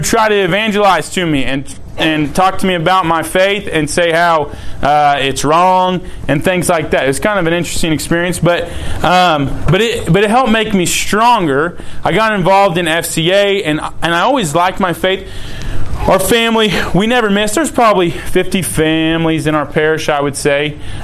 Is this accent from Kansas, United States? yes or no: yes; Baxter Springs, Kansas, United States; I grew up in Baxter Springs, Kansas. We had 272 kids in the high school when I was there, three Catholics in the high school.